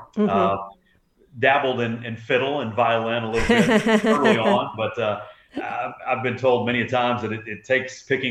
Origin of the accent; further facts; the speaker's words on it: Austin, Texas, United States; also born or lived in Nashville; I'm based, born and raised in Austin, Texas, but I spend my time, I've lived in Nashville for years, and I'm back and forth every couple weeks usually.